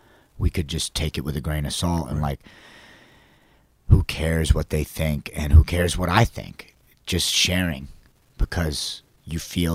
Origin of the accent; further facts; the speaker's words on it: San Diego, California, United States; Yeah, basically, growing up in San Diego with Orko